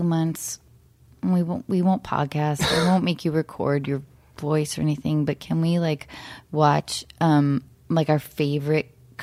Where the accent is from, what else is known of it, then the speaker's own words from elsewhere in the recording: Seattle, Washington, United States; I felt I knew too many adult actors growing up in Seattle that were bitter